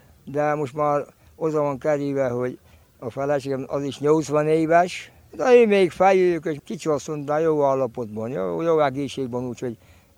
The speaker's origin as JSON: {"language": "Hungarian", "town": "Corund", "region": "Harghita", "country": "Romania", "tie": "born or raised there", "said": "korundi, itt születtem Korundon, jelenleg 83-es ember vagyok."}